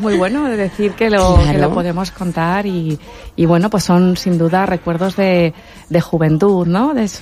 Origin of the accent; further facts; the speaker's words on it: Bilbao, Basque Country, Spain; Bueno, pues mira, yo soy de Bilbao, pero la vida me permitió cambiar de amigos y de lugares por el trabajo de mi padre